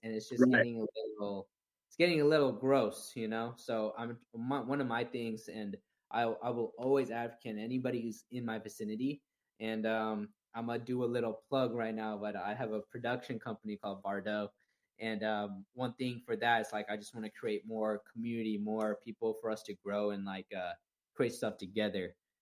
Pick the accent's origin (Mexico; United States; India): India; It's like when I go to an audition room as a Indian person, an Indian dancer, they don't see me as a dancer. They see me as an Indian person.